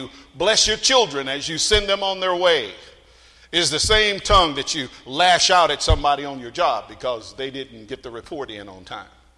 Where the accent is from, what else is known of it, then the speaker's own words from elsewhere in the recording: Texas, United States; born there; Now, I was born in Texas, so that's why